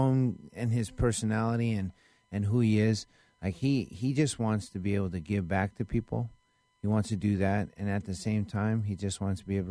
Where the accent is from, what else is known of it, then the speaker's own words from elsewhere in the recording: Vallejo, California, United States; also born or lived in Japan; I was born in Japan, actually. Mm-hmm. Raised in Vallejo, and when I was 18. I got roots in Vallejo, man.